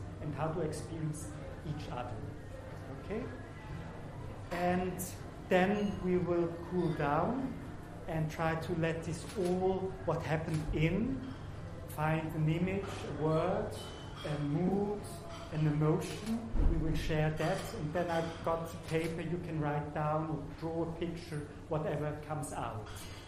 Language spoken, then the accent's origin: English; Switzerland; also born or lived in South Africa / Germany; now in Barcelona, Spain; I was born in South Africa, grew up in Switzerland, worked in Germany, and I live now in Spain, Barcelona.